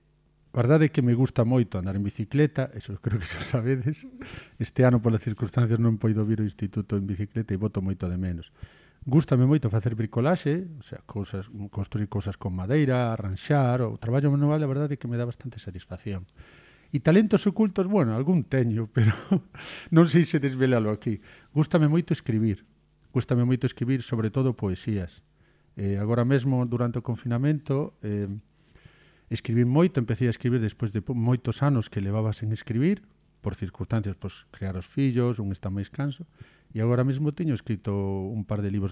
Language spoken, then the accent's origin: Galician; Fene, Galicia, Spain; born there; also born or lived in Tomiño; eu nacín en Fene, preto de Ferrol, pero levei unha vida bastante de trotamundos. Bueno, cando era pequeno fun a 10 colexios diferentes e teño vivido aproximadamente en 7 ou 8 vilas e cidades diferentes.